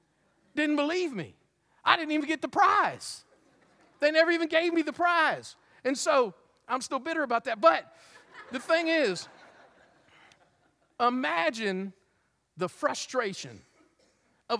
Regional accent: New Jersey, United States; You know, in 1981, I was in the seventh grade, and I grew up in South Jersey.

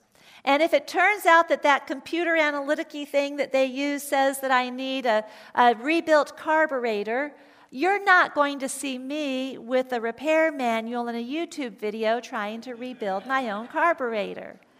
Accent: Atlanta, Georgia, United States; Growing up in Atlanta, we were on the street where I was on the top of a hill

